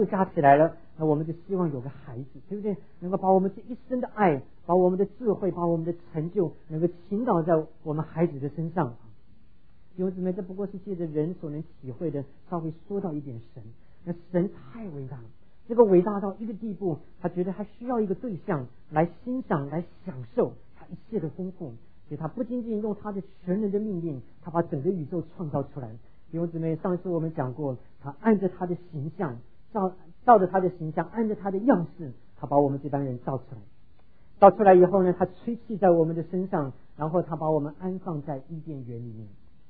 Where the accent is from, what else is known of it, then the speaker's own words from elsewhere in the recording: Taiwan; 我在台湾离开台湾前最大的也不过就是这么大啊